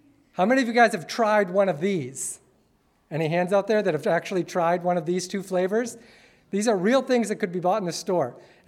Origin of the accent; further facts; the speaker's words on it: Wisconsin, United States; Born and raised in Wisconsin, cheese, yes, I love it.